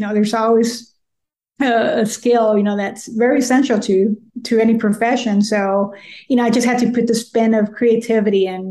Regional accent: San Antonio, Texas, United States; first language Spanish; also born or lived in Mexico; And I was born in Mexico, but came to San Antonio as a baby. But everything in my neighborhood, in the barrio, it's all in Spanish in the South Side.

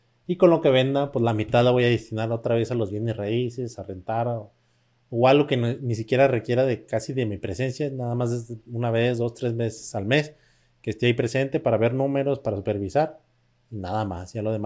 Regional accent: San Francisco del Rincón, Guanajuato, Mexico; Yo soy de aquí de San Francisco de León, Guanajuato, cerca de León, Guanajuato

